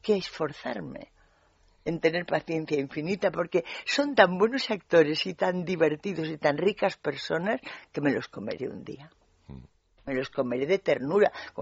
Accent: Valencia, Valencian Community, Spain; en Valencia, en toda, en mi tierra

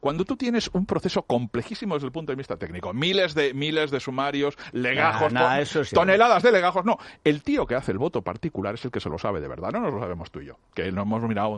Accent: Lugo, Galicia, Spain; No, de Lugo, yo soy de Lugo.

